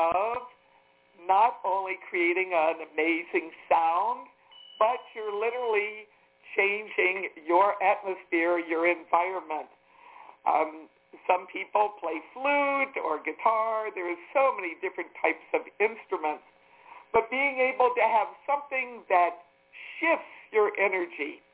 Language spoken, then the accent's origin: English; Washington, District of Columbia, United States; I grew up in the Washington, D.C. area. It's still part of my home space, even though I don't get there.